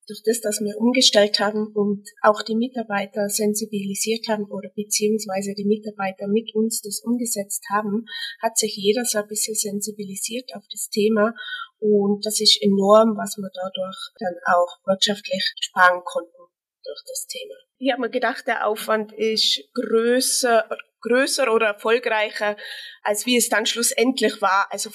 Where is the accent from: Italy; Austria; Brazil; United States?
Austria; Tyrol; Ich komme aus Tirol, aus dem Tannheimer Tal und führe hier im Tannheimer Tal einen fast 400 Jahren alten Gasthof, die Borscht in Schattwald.